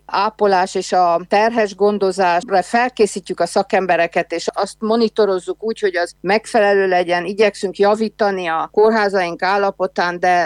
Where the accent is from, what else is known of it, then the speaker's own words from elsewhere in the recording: Székely Land, Romania; mert mi a mi udvarunkban kell elsősorban rendet tegyünk, mint székelyföldi magyarság, vagy erdélyi magyarság